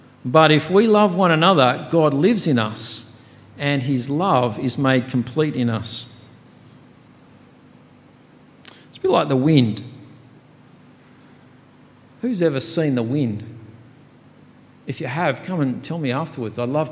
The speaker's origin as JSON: {"language": "English", "town": "Sutherland Shire", "region": "New South Wales", "country": "Australia", "tie": "born or raised there", "said": "bred in the Sutherland Shire. Don't hold that against me. I know I've been there for about 30 years, grew up there, got my accent there, got most of my heritage there, and then for 4 years I went over to the States."}